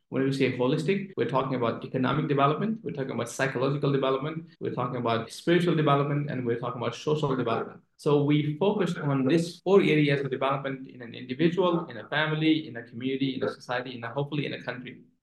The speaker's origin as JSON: {"language": "English", "country": "Nepal", "said": "And I'm from Nepal as well."}